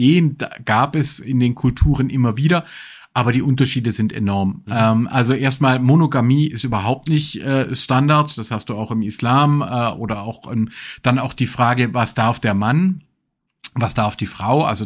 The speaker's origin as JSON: {"language": "German", "town": "Sielmingen", "region": "Baden-Württemberg", "country": "Germany", "tie": "born or raised there", "said": "Das ist auch noch bei in Silmingen, wo ich aufgewachsen bin"}